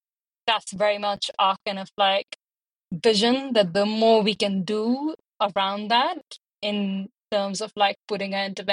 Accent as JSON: {"language": "English", "country": "India", "tie": "born or raised there", "said": "I also remember I grew up in India, and every year we had the Teachers' Day, right?"}